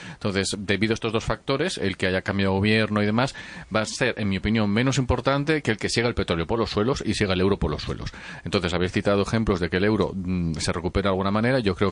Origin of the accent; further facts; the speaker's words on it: Spain; Pero egoístamente, como español, digamos, si fuera a mi grupo